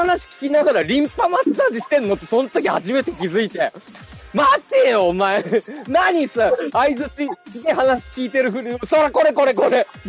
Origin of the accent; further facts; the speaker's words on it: Fukushima, Japan; 僕もね、地元福島ですけど言ってましたよ。